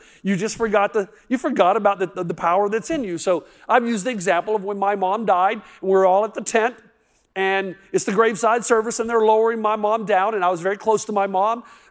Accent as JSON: {"language": "English", "region": "Tennessee", "country": "United States", "tie": "born or raised there", "said": "Now, I grew up in East Tennessee"}